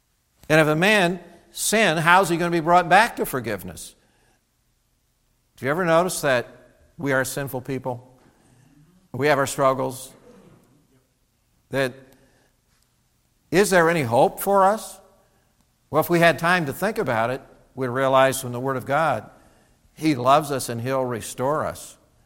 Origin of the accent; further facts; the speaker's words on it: Indiana, United States; Just because I'm from Indiana, I'll give this law.